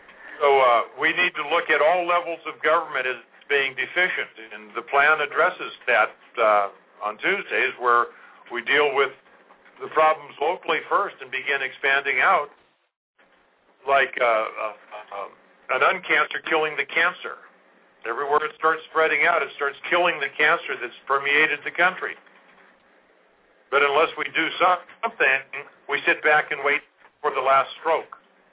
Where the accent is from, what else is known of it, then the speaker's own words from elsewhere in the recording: California, United States; I was raised in California. When I got back from Vietnam, California had the best roads in the country.